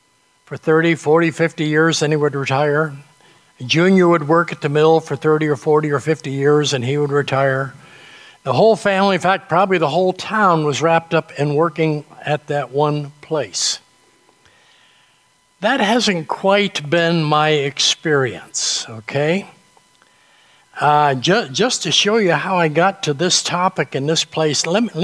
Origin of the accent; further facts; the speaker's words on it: New England, United States; And I grew up in New England, so they knew what it is up there.